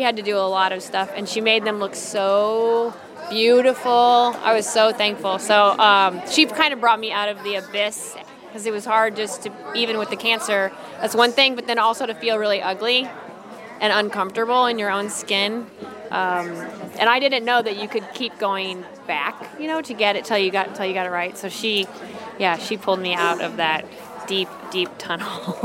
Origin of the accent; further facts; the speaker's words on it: Illinois, United States; I'm a winemaker from Central Illinois